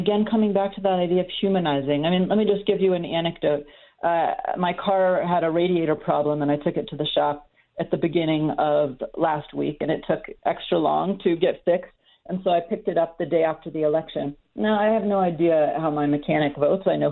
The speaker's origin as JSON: {"language": "English", "town": "Fairbanks", "region": "Alaska", "country": "United States", "lives_now": "Washington, D.C., United States", "said": "But I come from Fairbanks, Alaska, and one of the things that I realized when I moved to Washington, D.C., was just how different life is when you live in a rural area than a city"}